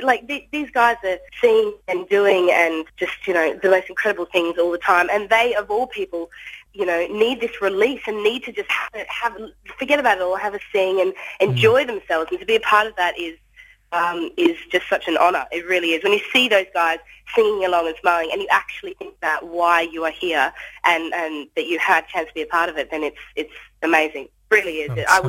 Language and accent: English; Sydney, New South Wales, Australia; moved away as an adult; now in London, United Kingdom; Well, I grew up in Sydney and then moved over to London about 18 months ago. So I'm based in London now. But, yeah, obviously from Australia. Hopefully, I've still got my accent, hopefully.